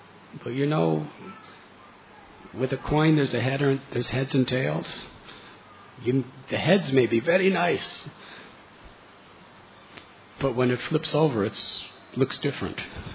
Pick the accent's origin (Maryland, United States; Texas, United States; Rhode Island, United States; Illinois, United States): Illinois, United States; Chicago; also born or lived in Florida; I was born in Chicago, raised in Chicago. When I came to college, I went to Florida for obvious reasons.